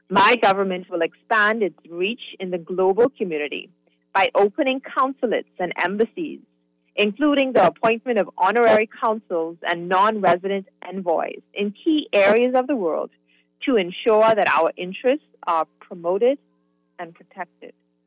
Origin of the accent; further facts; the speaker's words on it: Bahamas; And we were like, okay, we're from Jamaica, whatever, because you don't know where the Bahamas is.